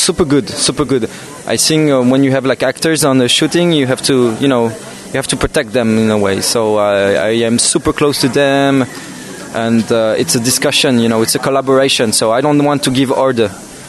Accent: Switzerland; I'm from Switzerland if not, and I'm 25 years old.

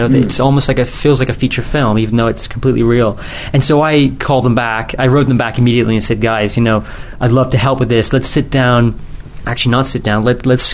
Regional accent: England, United Kingdom; now in Canada; I'm actually originally from England, but I now live in Canada

